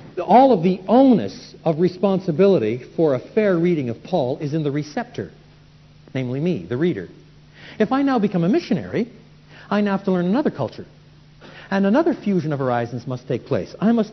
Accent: Canada; I was brought up in French and English in Canada, not in Greek or in Hebrew.

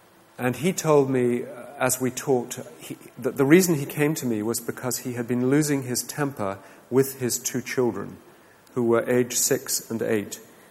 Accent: England, United Kingdom; And being an Englishman, I didn't know a whole lot about the Vietnam War

